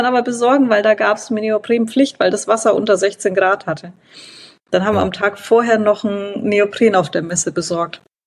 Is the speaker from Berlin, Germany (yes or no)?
no; Herzogenaurach, Bavaria, Germany; ich komme aus Herzogenaurach und ist ja hier Sportstadt auch.